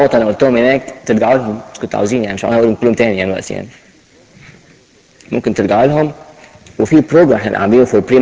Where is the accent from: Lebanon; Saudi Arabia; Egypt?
Egypt; احنا كمصريين بناخد ساعات سيريس قوي